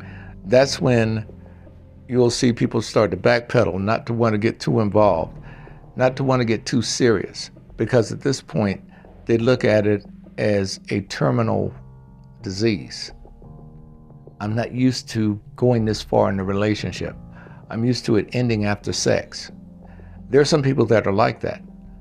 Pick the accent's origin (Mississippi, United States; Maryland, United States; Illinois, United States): Mississippi, United States; Being that I'm from Mississippi, I can tell you right now, anything that had to do with sex was pretty much taboo.